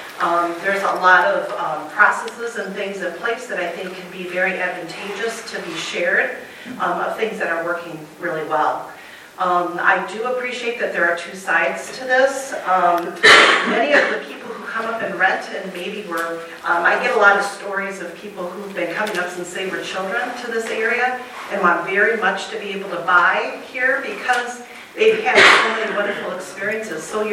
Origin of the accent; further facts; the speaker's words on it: Boyne City, Michigan, United States; I'm born and raised in Boyne City, so I have a long history here. … I'm passionate about Boyne City and so thankful to be able to live back in this community.